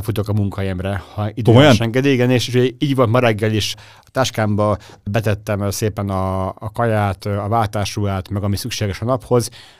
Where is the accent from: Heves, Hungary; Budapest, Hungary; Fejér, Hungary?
Heves, Hungary; Gyöngyös; én Gyöngyösről származom, az ugye 160 kilométer